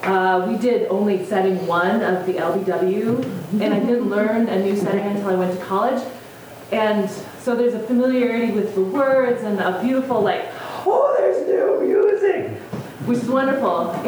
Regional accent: Lindgren, Minnesota, United States; I grew up in Lindgren, in a small rural town in southern Minnesota. My last name is … so I have German ancestry, and I have a Korean-born mother.

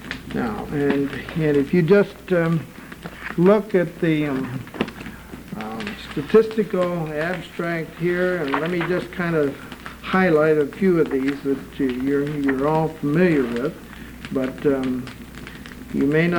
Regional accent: California, United States; Well, we come from Southern California and we have a problem.

